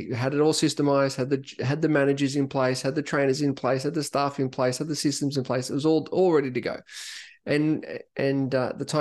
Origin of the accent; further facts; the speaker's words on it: Sydney, New South Wales, Australia; growing up in Sydney, mum, dad, two sisters at the time, another sister was coming.